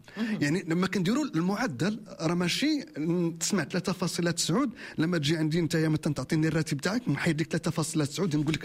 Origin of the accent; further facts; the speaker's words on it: Morocco; انا مغربي